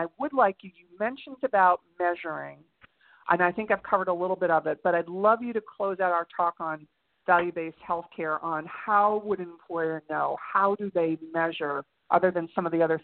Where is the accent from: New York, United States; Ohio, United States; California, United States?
New York, United States; New York City; Yeah, much like you, I grew up in the New York City area, except I'm a Staten Island girl.